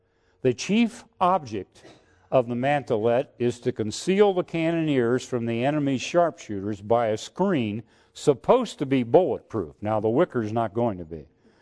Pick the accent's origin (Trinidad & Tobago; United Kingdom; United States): United States; Dayton, Ohio; I'm from Ohio and so was he. He was from Cincinnati area and I was from the Dayton area.